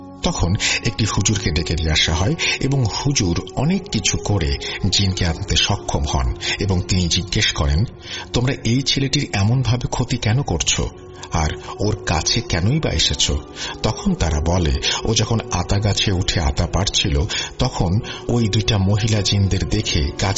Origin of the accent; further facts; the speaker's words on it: Shailkupa, Khulna Division, Bangladesh; also born or lived in Dhaka; আমাদের গ্রামের বাসা ঝিনাইদহ জেলার শৈলকুপা পৌরসভার কাজীপাড়া গ্রামে। সময়টা 2006-07 সালের দিকে, তখন আমরা পরিবার সহ ঢাকাতে থাকতাম।